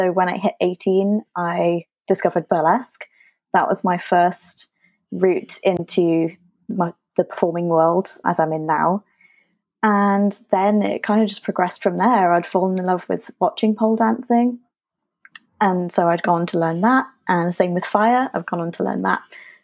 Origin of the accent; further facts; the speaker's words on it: North East England, United Kingdom; moved away as an adult; now in London, United Kingdom; Originally, I'm from the Northeast, but I moved to London a few years ago